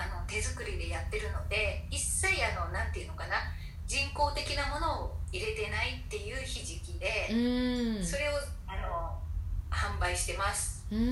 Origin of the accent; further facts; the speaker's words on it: Amakusa, Kumamoto, Japan; なんと私その天草で生まれ育ってるんですけれども、 うちの実家がですね水産業者をやってまして